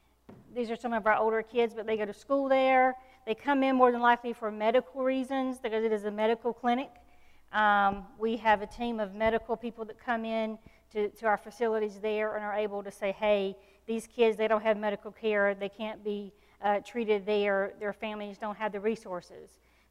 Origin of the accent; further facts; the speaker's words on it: Richmond County, United States; Sorry, I'm from Richmond County.